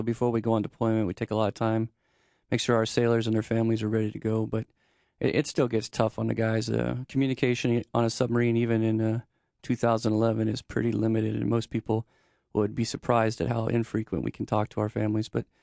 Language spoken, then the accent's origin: English; Brandon, Minnesota, United States; Yeah, I'm a Minnesota boy. I grew up in Brandon, Minnesota, up near Alexandria.